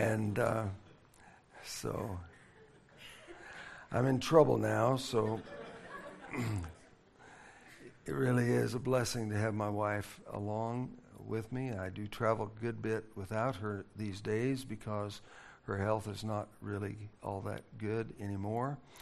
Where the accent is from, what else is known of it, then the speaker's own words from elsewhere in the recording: Nebraska, United States; moved away as an adult; also born or lived in Colorado; But we're not really Floridians. She grew up in Minnesota. I grew up in Nebraska. We spent most of our adult lives in and around Colorado, Denver, Colorado.